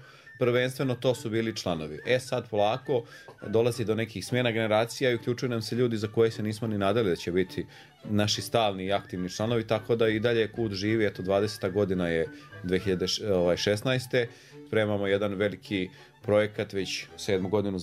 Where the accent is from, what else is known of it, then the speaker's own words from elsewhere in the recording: Lika-Senj County, Croatia; Konkretno obojica smo Ličani.